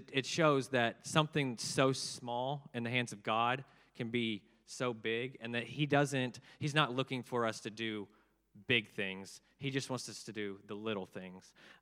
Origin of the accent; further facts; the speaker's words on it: Houston, Texas, United States; accent: American English; I am not from England. I'm from Texas. So pardon my English. It's American English.